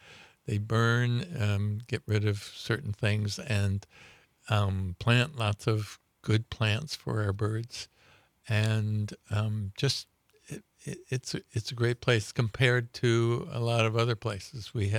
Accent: Minnesota, United States; And I grew up around Lake Minnetonka in Minnesota.

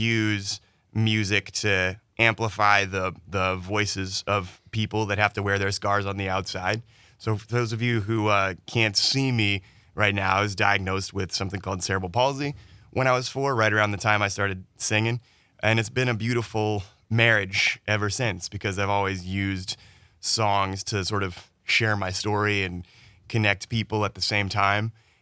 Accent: North Carolina, United States; traveling around from, you know, all over my home state of North Carolina to New York and Los Angeles and Canada and a little bit of Europe.

